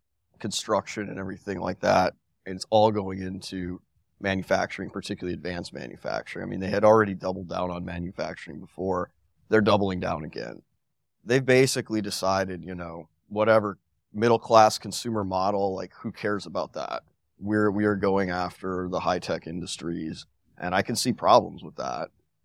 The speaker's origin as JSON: {"language": "English", "region": "South Dakota", "country": "United States", "said": "I'm from South Dakota. We were the last."}